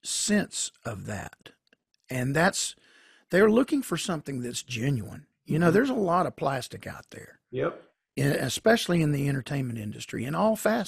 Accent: Georgia, United States; when I was growing up, I grew up in church in Georgia, and my grandfather was actually a Pentecostal pastor.

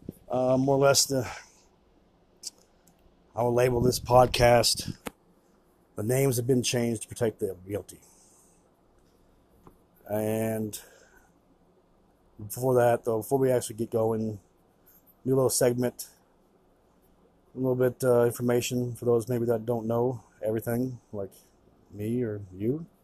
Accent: Kansas, United States; born there; also born or lived in Indiana; now in Colorado, United States; I'm 47 years old. I was born in Kansas. Unfortunately, lived in Indiana for 12 years. I did go to school in Missouri. I've been in Colorado 8 years

